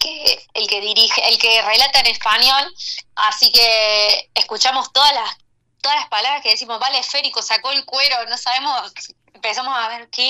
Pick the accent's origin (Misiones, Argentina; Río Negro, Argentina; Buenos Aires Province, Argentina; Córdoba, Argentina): Córdoba, Argentina; Río Cuarto; se escuchó el gol como si estuviese en mi barrio en Río Cuarto